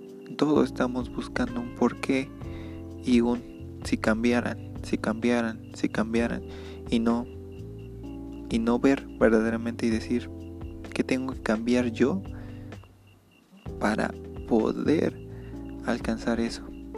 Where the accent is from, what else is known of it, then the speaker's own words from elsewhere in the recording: Mexico; Sobre todo aquí en México, aquí en mi país, en mi estado, hay algo que pasa muy constante